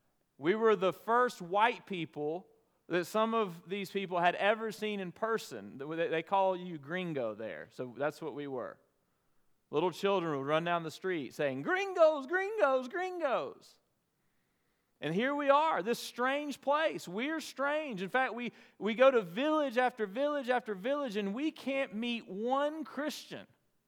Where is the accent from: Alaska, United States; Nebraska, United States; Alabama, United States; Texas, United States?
Alabama, United States; Dothan; the kind of party that we all went to on Friday nights and Saturday nights growing up in Dothan, Alabama.